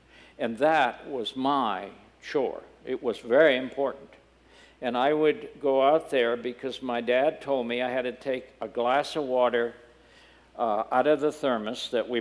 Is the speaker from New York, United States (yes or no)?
no; Massachusetts, United States; born there; When I was a kid, I was born outside of Boston in a small burg, but we used to go up to New Hampshire in the summer